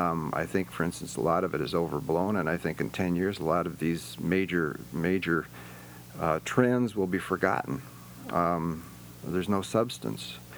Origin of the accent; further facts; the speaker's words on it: Brooklyn, New York, United States; also born or lived in Chicago; I was born in Brooklyn, and my father was a Lutheran minister. We eventually moved west and wound up in Chicago.